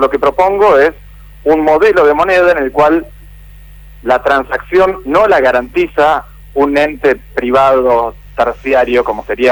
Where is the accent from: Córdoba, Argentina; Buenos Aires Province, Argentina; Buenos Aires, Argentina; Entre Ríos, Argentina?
Entre Ríos, Argentina; Paraná; now in Santa Fe, Argentina; yo soy de Paraná también, ¿no?